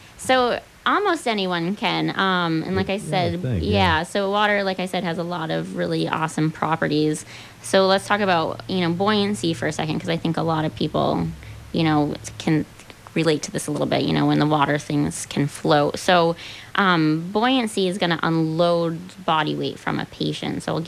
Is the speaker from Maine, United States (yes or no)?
yes; Caribou, Maine, United States; Yeah, I'm from Caribou.